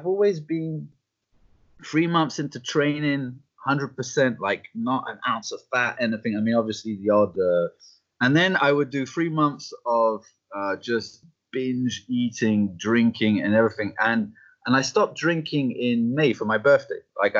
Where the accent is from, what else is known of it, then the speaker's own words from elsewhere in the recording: France; also born or lived in United Kingdom; because the thing is, I was born in the UK, but I grew up in France.